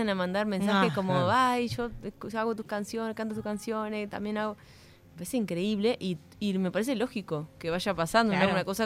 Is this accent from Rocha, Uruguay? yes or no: yes; Rocha, Uruguay; Soy la más montevideana de los rochenses, eso seguro, lo debes saber muy bien, y soy la más rochense de la montevideana. Entonces, como estoy ahí en la ruta 9, a la altura de Pan de Azúcar, más o menos.